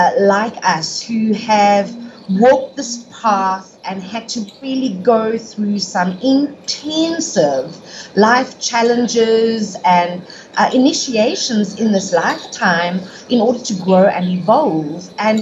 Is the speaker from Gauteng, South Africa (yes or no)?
yes; Krugersdorp, Gauteng, South Africa; I'm based in Johannesburg, South Africa. I was born in Krugersdorp, so I've basically been in South Africa all of my life, been running around on this planet for 50 years.